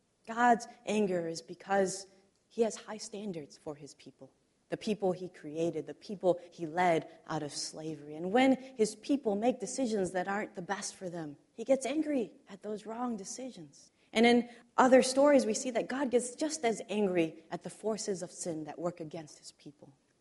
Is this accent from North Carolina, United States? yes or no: no; Illinois, United States; I grew up in Illinois. And in the Midwest, we have these things called thunderstorms.